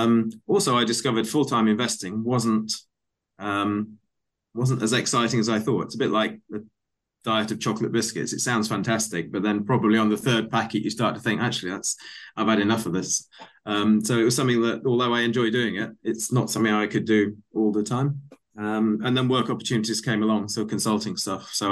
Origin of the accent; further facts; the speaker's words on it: Sheffield, Yorkshire and the Humber, United Kingdom; I mean, I'm a kid from Sheffield who had no idea what the stock market was. No one at the comprehensive school in Sheffield says what you want to do is be a stockbroker.